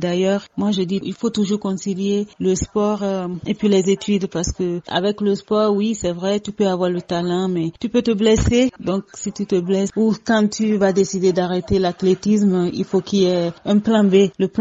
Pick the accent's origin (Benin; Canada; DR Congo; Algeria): Benin; Matéri, Atakora; J'avais un grand projet, celui d'offrir une bibliothèque à ma ville natale, ce qui est fait.